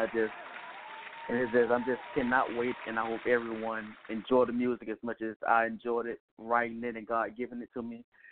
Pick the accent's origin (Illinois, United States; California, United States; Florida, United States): Florida, United States; Williston; I'm from Williston, Florida.